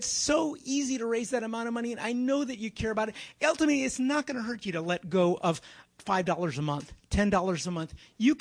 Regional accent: Houston, Texas, United States; I was born and raised in Houston, Texas, like a number of people here. I will tell you right now, I was raised on the east end of Houston.

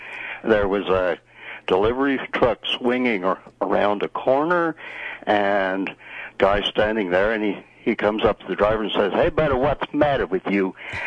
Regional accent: Texas, United States; Just west of Bel Air.

